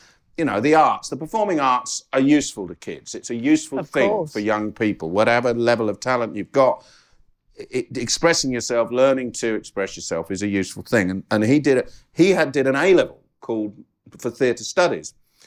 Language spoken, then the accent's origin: English; Catford, London, United Kingdom; born there; also born or lived in Guildford; We moved to Guildford in 1968. I was born in Catford, but my father, who is a refugee